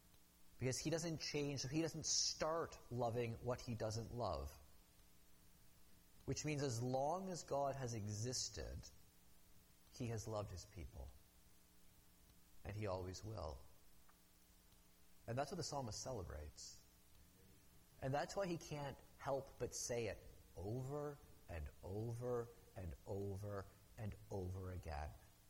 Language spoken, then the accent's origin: English; Canada; Honestly, as a Canadian